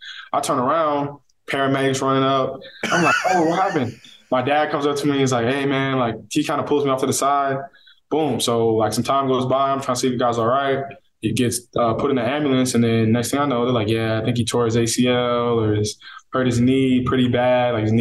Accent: Canada; I'm from Canada, where the snow is at.

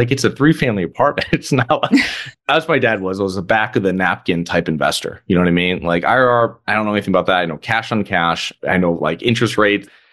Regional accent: Connecticut, United States; moved away as an adult; Yeah, I'm originally from Connecticut. I'm originally from a small town.

